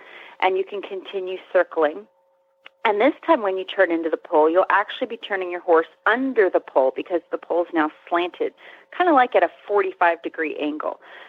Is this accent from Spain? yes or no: yes; Spain; I grew up in Spain and I totally know what I'm doing.